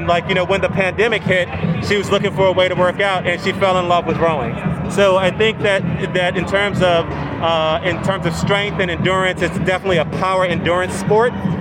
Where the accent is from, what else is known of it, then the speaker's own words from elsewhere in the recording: Washington, District of Columbia, United States; Let's say I grew up in Washington, D.C., and, you know, there was a lot going on